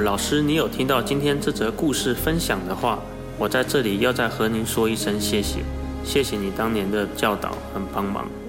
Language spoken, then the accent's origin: Chinese; Taiwan; now in United States; 我来自台湾，是2009年来到美国的。